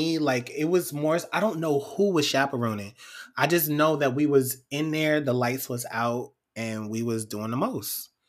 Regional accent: New York City, New York, United States; So I'm from New York City. Homecoming isn't really a big thing in New York.

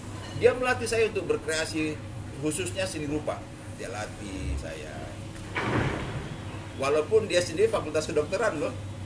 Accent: Makassar, South Sulawesi, Indonesia; also born or lived in Malang; Saya lahir di Malang. Lahir di Malang tahun 57. Terus saya ketika umur saya lupa umur berapa, tapi tahun 63 saya diboyong pindah ke Makassar. Saya diboyong ke Makassar sebagai anak kolong

